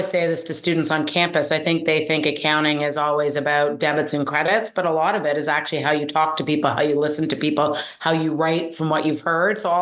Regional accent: Ottawa, Ontario, Canada; also born or lived in United Kingdom; I grew up in Ottawa, which some people know is the capital of Canada. But actually, my parents immigrated here from South Africa through the UK. So I was born in the UK and then moved to Canada, but educated completely in Canada

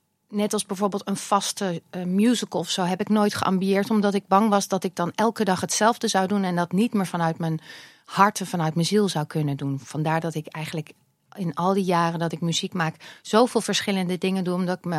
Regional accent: The Hague, South Holland, Netherlands; Ik kom uit Den Haag nog steeds. Dus het was ook niet om de hoek voor ons.

